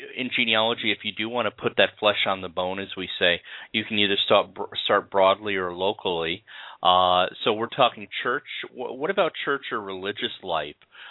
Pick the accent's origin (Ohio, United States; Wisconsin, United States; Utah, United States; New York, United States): New York, United States; Liberty; I know my hometown of Liberty has a historian